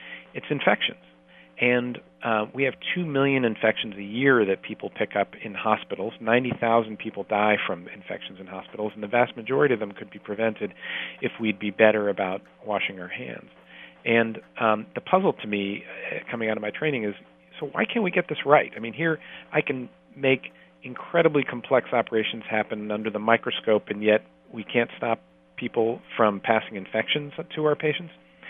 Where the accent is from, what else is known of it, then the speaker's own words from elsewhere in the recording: Ohio, United States; Well, my family is Indian originally, but I grew up in Ohio.